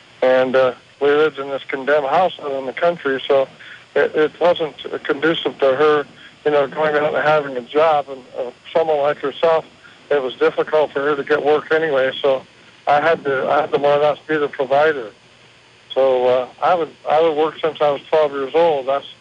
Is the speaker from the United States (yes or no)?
no; Canada; born there; I was born in Canada, actually